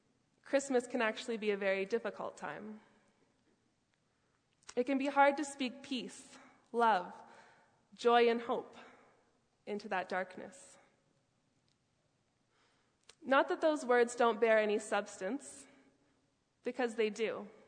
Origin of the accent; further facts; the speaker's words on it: Canada; born there; I was born in Canada, but the Jamaican side of me screams a little bit when I see all the snow coming down